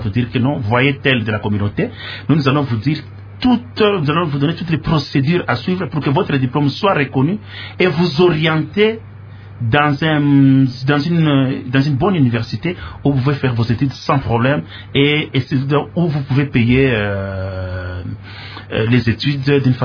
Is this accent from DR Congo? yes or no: yes; DR Congo; now in Mozambique; comme ici chez nous au Congo.